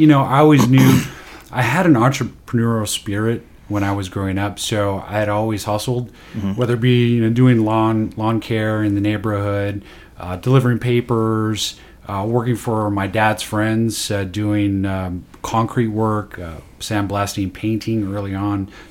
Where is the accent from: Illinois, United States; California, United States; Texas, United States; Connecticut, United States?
California, United States; Oxnard; Yeah, from Southern California, Oxnard, California, a little beach town in Southern California. Yeah, I had a great childhood growing up, lots of great friends.